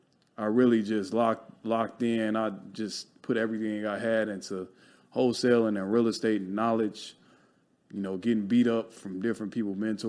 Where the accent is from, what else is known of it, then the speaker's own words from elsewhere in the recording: Chicago, Illinois, United States; But nah, some time ago, you know, I grew up in Chicago. Poverty, all you knew was right. The hustle, right?